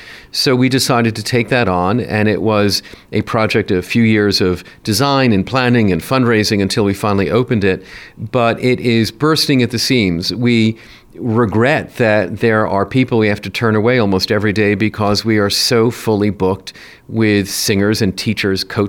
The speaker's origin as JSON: {"language": "English", "region": "New York", "country": "United States", "tie": "born or raised there", "said": "I was born and brought up in New York, and I went away to college."}